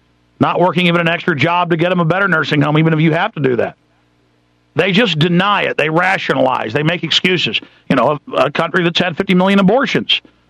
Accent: Texas, United States; I grew up in Texas and born in Texas, and people let you in traffic, and I still do it

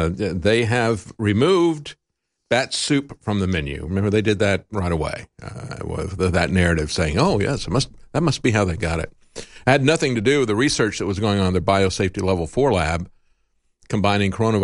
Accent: Florida, United States; I grew up in Florida, used to do it all the time.

